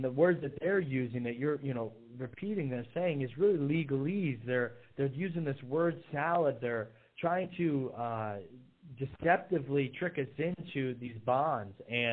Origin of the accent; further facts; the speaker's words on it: New York, United States; just get a march into my home state of New York and kidnap me without an extradition